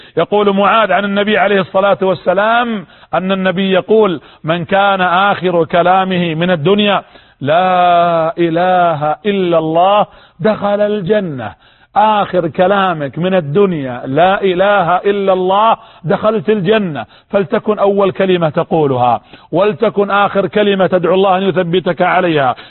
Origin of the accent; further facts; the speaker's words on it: Najd, Saudi Arabia; كان يقول بعض كبار السن عندنا في نجد في المملكة العربية السعودية